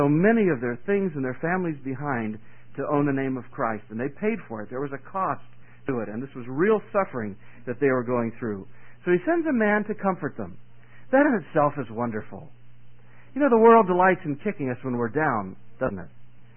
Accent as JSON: {"language": "English", "region": "Pennsylvania", "country": "United States", "tie": "born or raised there", "said": "I heard on the CB radio an accident on the Pennsylvania Turnpike, and I was in my old home state, and so I knew that I could detour around."}